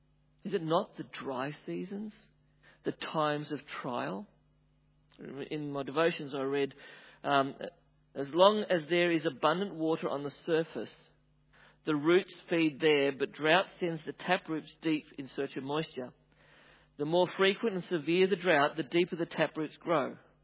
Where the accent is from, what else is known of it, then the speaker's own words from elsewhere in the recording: Australia; I grew up near the Murray